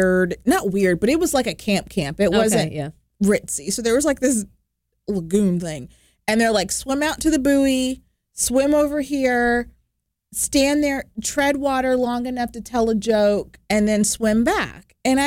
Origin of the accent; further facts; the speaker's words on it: Florida, United States; I did space camp growing up in South Florida.